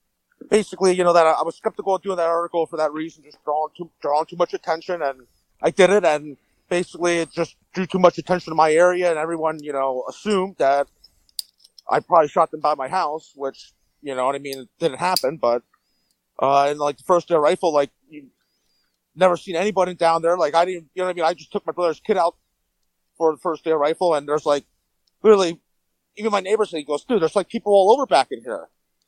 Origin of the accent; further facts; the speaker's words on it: Jim Thorpe, Pennsylvania, United States; Yeah, I'm from Jim Thorpe, up in Carbon County